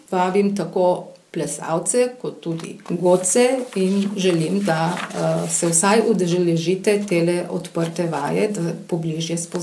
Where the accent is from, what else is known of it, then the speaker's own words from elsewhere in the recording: Littoral–Inner Carniola, Slovenia; Prihajamo pa iz Postojnske in Pivške občine.